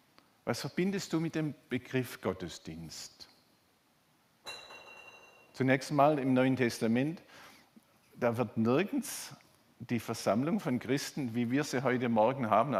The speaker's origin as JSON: {"language": "German", "region": "Baden-Württemberg", "country": "Germany", "said": "ich komme aus Württemberg"}